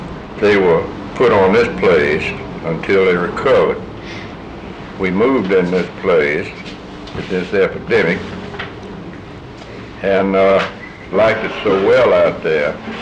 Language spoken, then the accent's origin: English; Montgomery, Alabama, United States; When I was about 1 year of age, we had an epidemic in Montgomery